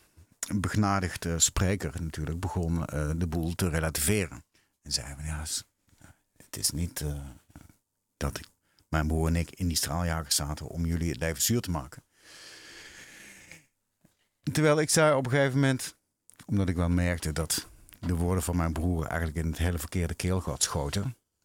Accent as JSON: {"language": "Dutch", "country": "Netherlands", "said": "En ze hadden natuurlijk al heel snel in de gaten dat wij uit Nederland kwamen."}